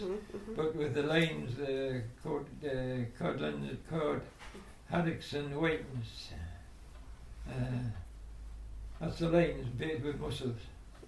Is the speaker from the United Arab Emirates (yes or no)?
no; Blyth, North East England, United Kingdom; born there; I was born in Blyth, October 1915.